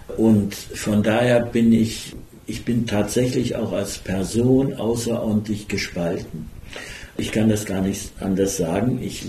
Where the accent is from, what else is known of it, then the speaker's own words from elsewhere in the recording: Germany; now in France; Ich bin ja ein Deutscher, der da lebt und der das natürlich durch die deutsche Brille wieder sieht.